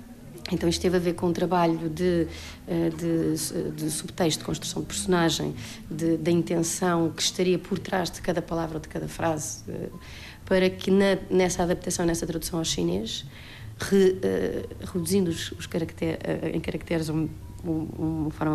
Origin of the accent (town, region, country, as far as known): Portugal